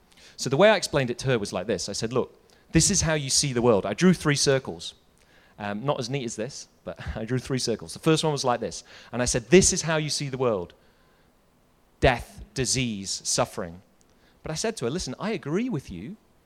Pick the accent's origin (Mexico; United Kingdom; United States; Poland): United Kingdom; moved away as an adult; You can probably tell from my accent, from the UK. I moved here 7 years ago, or almost 8 years ago. I've been back to the UK once.